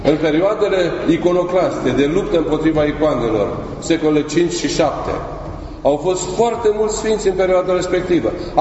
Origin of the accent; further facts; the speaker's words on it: Romania; Adică noi, prin forța lucrurilor, am avut foarte mult de suferit în istorie, ca români. Și am răbdat și am suferit.